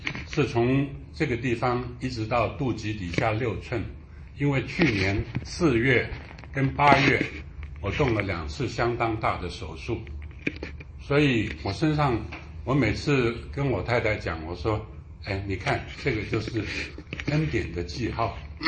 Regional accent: Guangdong, China; born there; first language Mandarin; 我想我这个虽然是在广东出生了，但是我一直都是以国语为母语嘛

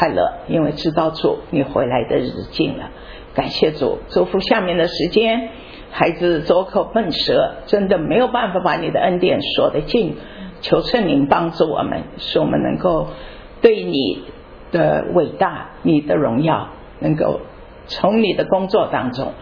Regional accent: Hunan, China; now in Glendora, United States; 因为我是湖南人，我一听他开口我就听到了

